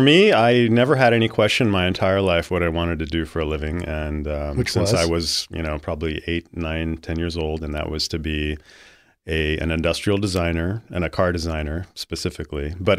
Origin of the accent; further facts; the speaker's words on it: Idaho, United States; as I grew older and practically growing up in Idaho